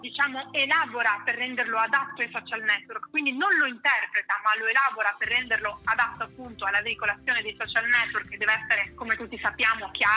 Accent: Bassano del Grappa, Veneto, Italy; Io sono di Bassano del Grappa, quindi sono veneta, anche se lavoro a Milano, ma mi trovavo in Veneto appunto per il weekend.

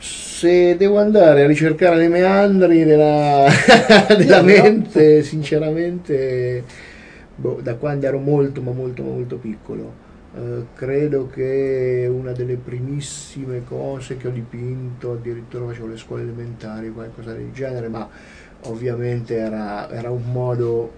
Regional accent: Perugia, Umbria, Italy; also born or lived in Marciano; Umbro doc, sono nato... a Marciano, ma mi sono trasferito a Perugia che ero piccolissimo, a un anno

